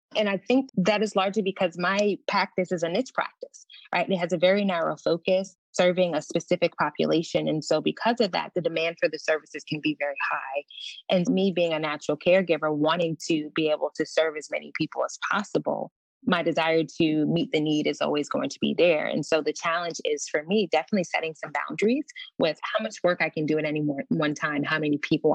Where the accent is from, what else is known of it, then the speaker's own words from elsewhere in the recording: New York City, New York, United States; growing up in the Bronx, New York, in a very diverse community, but in a community of amongst people that were struggling